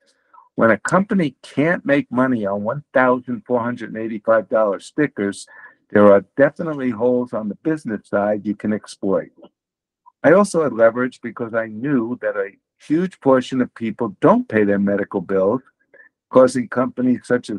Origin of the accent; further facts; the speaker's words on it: United States; due to the fact that I'm an American.